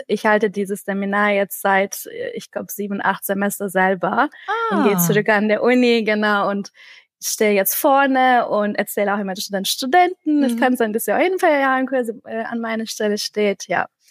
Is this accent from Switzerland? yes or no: no; Istanbul, Turkey; moved away as an adult; now in Germany; Also ich komme ursprünglich aus Istanbul und ich bin quasi für mein Studium an der TU München, ich habe Bachelor und Master im Maschinenbau gemacht, umgezogen 2013